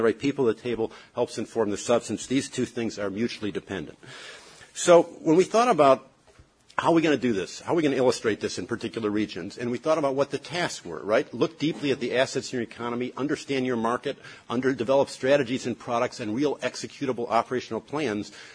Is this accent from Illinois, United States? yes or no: yes; Chicago, Illinois, United States; I'm from Chicago. We have almost 1,300 units of government.